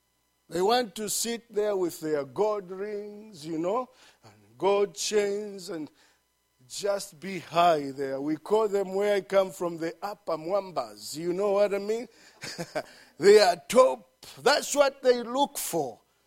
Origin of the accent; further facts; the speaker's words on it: Luapula Province, Zambia; Because when I'm at home and people know that I'm from Luapula, all they think about, ask Pastor Karen, all they thinking about, oh, there goes a fisherman.